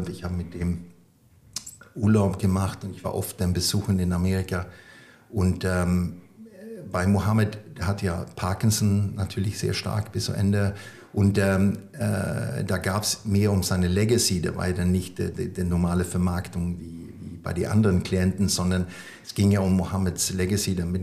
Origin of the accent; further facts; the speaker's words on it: Sweden; German is a second language; immer wenn ich auf der Bühne bin als Schwede